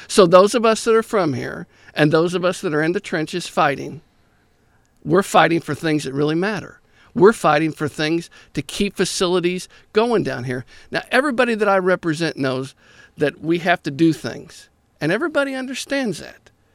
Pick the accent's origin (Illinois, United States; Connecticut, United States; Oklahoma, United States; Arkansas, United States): Illinois, United States; Harrisburg; Anybody that knows me and knows how I grew up in Harrisburg and Illinois knows I'm not a lap dog.